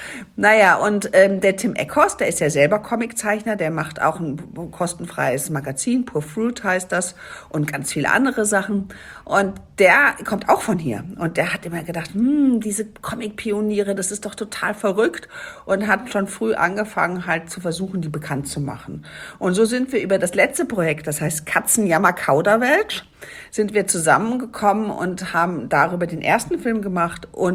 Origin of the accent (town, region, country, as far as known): Düsseldorf, North Rhine-Westphalia, Germany